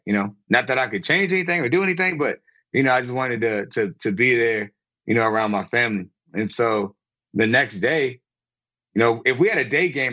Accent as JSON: {"language": "English", "region": "Virginia", "country": "United States", "said": "I'm from Virginia and I was in Baltimore"}